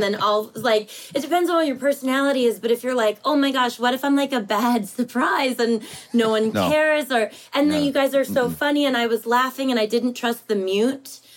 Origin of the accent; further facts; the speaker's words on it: Milton, Massachusetts, United States; I'm from Milton, Mass.